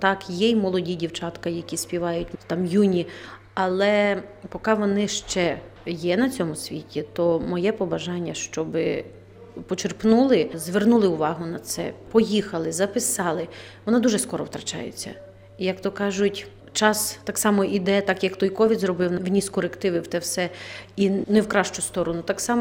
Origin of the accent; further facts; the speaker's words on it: Polesia, Ukraine; born there; я народилась на Поліссі, я ніколи не беру репертуар Гуцульщину чи Полтавщину, Хмельниччину, бо то не моє.